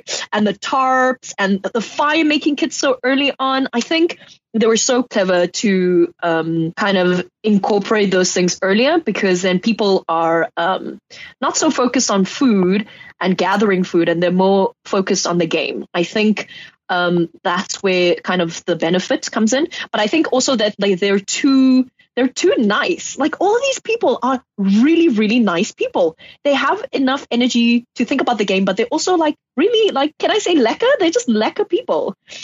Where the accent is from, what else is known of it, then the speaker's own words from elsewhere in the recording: Eastern Cape, South Africa; because I'm actually from the Eastern Cape. Whoop, whoop. So I grew up in that area.